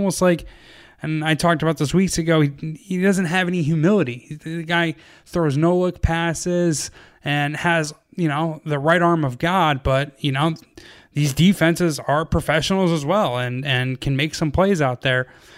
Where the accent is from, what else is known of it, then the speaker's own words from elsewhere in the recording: New York, United States; I'm from New York. Anytime you lose to the Jets, part of you dies as a fan base.